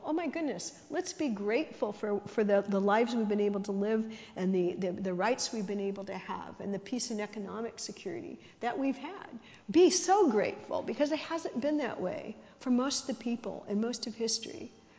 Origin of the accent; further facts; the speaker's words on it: United States; See, I'm American.